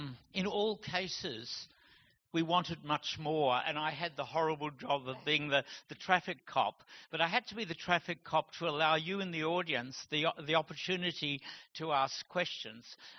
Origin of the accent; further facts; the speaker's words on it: Australia; I'm an Australian, and in Australia, a question is a sentence with a question mark.